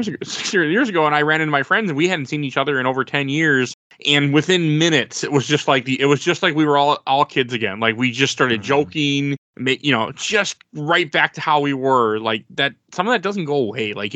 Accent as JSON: {"language": "English", "town": "Milwaukee", "region": "Wisconsin", "country": "United States", "moved": "as an adult", "lives_now": "Twin Cities, United States", "said": "Like me, I'm from Milwaukee, Wisconsin. At 18, I moved up to, I mean, not that far, but I moved to the Twin Cities in Minnesota."}